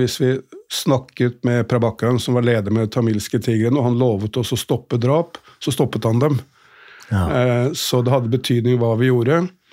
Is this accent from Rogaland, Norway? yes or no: no; Oslo, Norway; Jeg vokste opp på Ila Boltløkka, som var kjerneområdet I Frigg den gangen.